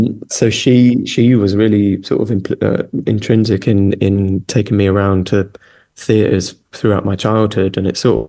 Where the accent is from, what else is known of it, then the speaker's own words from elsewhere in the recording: Wales, United Kingdom; Going back to the Greeks, I haven't got any Greek in me. I'm Welsh, but...